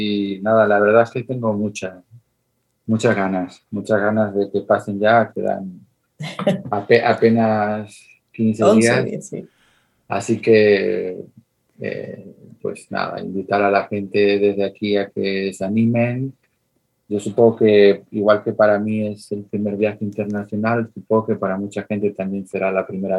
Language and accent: Spanish; Canary Islands, Spain; Que es así como muy de mi tierra canaria y de mis raíces.